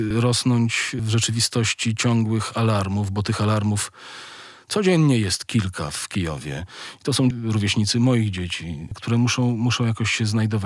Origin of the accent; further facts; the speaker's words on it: Podlaskie Voivodeship, Poland; accent: Podlasie dialect; first language Podlasie dialect; gwara podlaska, gwara białoruska, czy jak my to z synem nazywamy, gwara nowosadzka, bo moja babcia pochodzi z Nowosad pod Hajnówką.